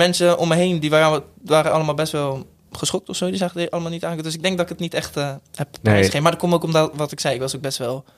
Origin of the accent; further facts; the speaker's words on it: Spijkenisse, South Holland, Netherlands; die ken ik gewoon van Spijkenissen, waar ik vandaan kwam.